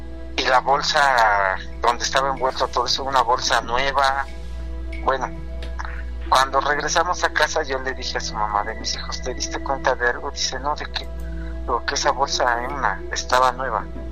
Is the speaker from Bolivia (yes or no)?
no; Real del Monte, Hidalgo, Mexico; now in Pachuca, Mexico; Yo soy originario de Real del Monte, pero los escucho aquí en Pachuca.